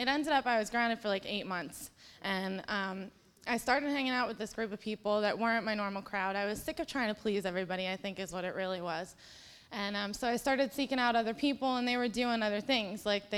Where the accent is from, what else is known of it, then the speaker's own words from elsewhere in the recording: Staten Island, New York, United States; born there; I was born in Staten Island, New York, to a loving family.